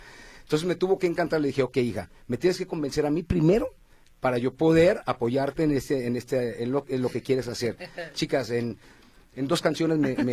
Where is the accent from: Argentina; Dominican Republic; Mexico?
Mexico; Guadalajara, Jalisco; para mí como músico tapatío